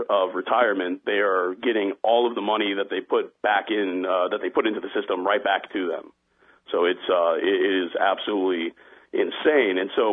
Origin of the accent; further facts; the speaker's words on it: Texas, United States; We'd love to make it back down to Texas. It's been too long, my home state